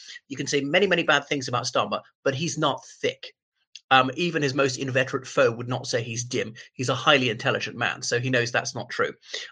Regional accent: Ireland; from Ireland.

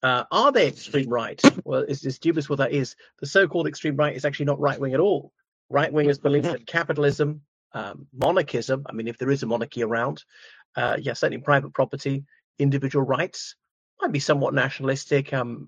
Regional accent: Ireland; from Ireland.

